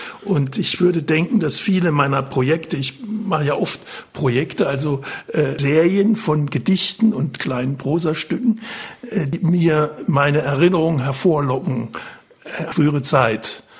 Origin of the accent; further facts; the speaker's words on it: Bühl, Baden-Württemberg, Germany; dass ich im Schwarzwald, in Bühl am Schwarzwald aufgewachsen bin. Ich wurde in Baden-Baden geboren.